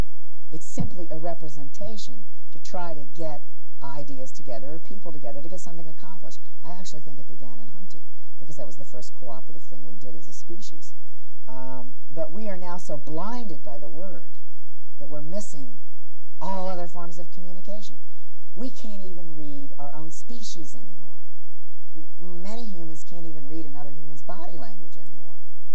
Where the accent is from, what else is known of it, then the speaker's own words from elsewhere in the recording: Hanover, Pennsylvania, United States; born there; I was actually born almost on the Mason-Dixon line. I was born in Hanover, Pennsylvania.